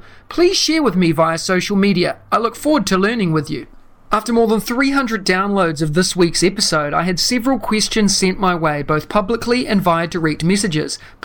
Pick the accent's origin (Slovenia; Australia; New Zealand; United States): New Zealand; my home country of New Zealand